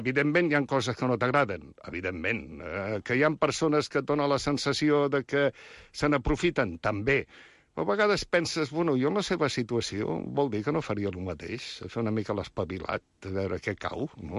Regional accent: Barcelona, Catalonia, Spain; Jo sóc fill de Barcelona.

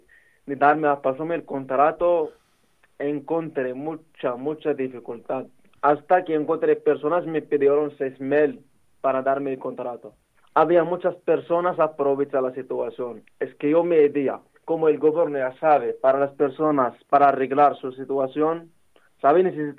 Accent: Morocco; Catalan is a second language; now in Spain; Bueno, soc del Marroc.

